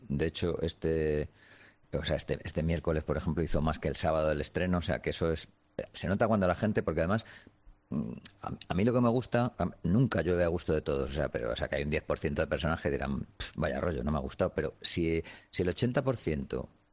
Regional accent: Spain; Sí, en España somos muy envidiosos

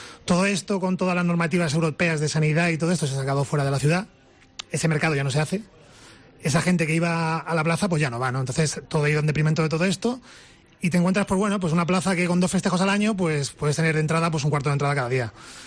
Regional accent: Madrid, Community of Madrid, Spain; Yo soy de Madrid, pero tengo familia en Talavera.

